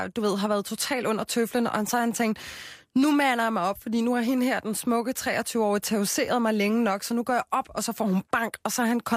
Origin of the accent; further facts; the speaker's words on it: Copenhagen, Capital Region of Denmark, Denmark; Ja, jeg er fra Christianshavn.